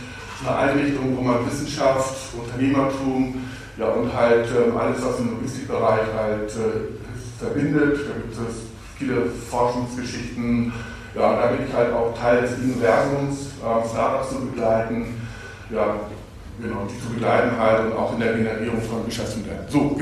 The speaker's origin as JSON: {"language": "German", "region": "Hamburg", "country": "Germany", "tie": "born or raised there", "said": "ich bin gebürtig aus Hamburg, deswegen bin ich von Herzen HSV-Fan."}